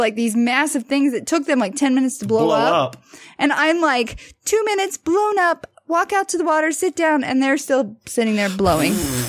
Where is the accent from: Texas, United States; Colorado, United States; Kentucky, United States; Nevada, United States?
Colorado, United States; I'm from Colorado. If I want to hike a mountain, I can.